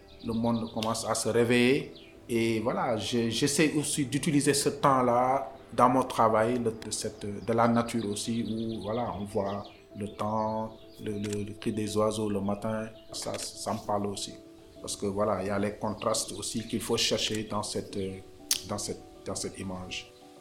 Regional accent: Saint-Louis, Senegal; now in Dakar, Senegal; Je suis né à Saint-Louis, j'ai grandi à Saint-Louis, voilà, et c'est après que je suis venu à Dakar pour faire les études.

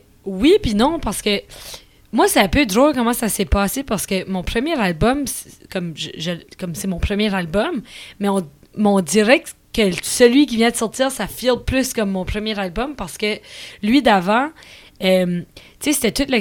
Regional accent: Acadia, Canada; on est Acadien, on est ici puis on est là pour rester.

